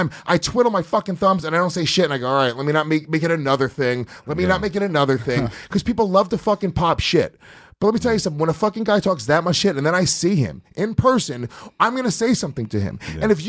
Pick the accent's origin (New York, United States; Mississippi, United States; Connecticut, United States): New York, United States; I'm saying the Puerto Rican kids that I grew up with in Rockland County, New York, okay?